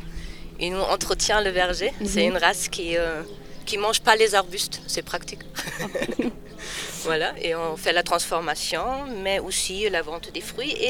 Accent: Germany; French is a second language; also born or lived in Alsace; now in France; Moi, je suis allemande. Ah, ça s'entend, hein?

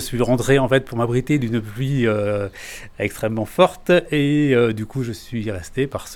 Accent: Auvergne-Rhône-Alpes, France; moved away as an adult; now in Saint-Julien-le-Petit, France; Alors, j'ai 57 ans, je viens de la Haute-Loire avec ma famille, ma femme et mes enfants, mes deux filles, Philippine et Maxane. Nous sommes installés à Saint-Julien-le-Petit

